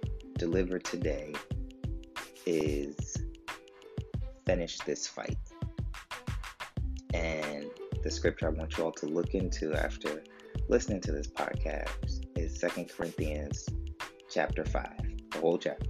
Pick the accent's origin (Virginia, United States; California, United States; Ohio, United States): Virginia, United States; Chesapeake; also born or lived in Richmond; now in Baltimore, United States; I am originally from Virginia Beach, Virginia, or born in Virginia Beach, Virginia. Grew up in Chesapeake, Virginia, the later portion of my childhood, and relocated to Richmond, and now have moved to Baltimore, Maryland.